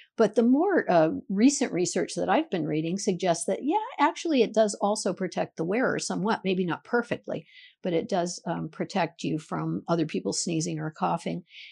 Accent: California, United States; now in Maine, United States; I was born in Maine, but I grew up in California. I went to high school in the Bay Area and then came back to Maine to go to Bowdoin College

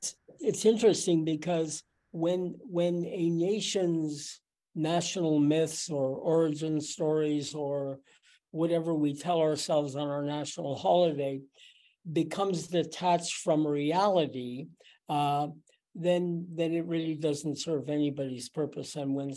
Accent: Canada; there are many people around the world who think we are helping them simply by being Canadian

